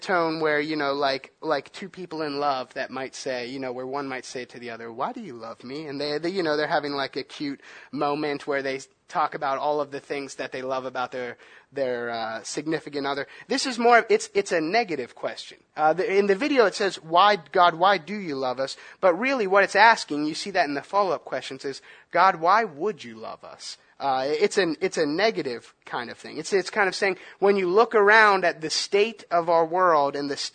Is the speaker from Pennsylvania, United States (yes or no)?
yes; Pittsburgh, Pennsylvania, United States; Where I grew up in Pittsburgh, we were really close to this place